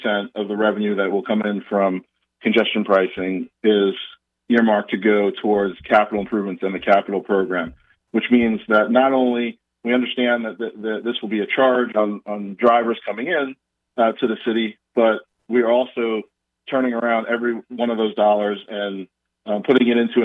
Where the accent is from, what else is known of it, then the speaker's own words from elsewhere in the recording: Brooklyn, New York, United States; You know, I grew up in Brooklyn. You know, both my parents were longtime commuters on the L train, you know, into Manhattan.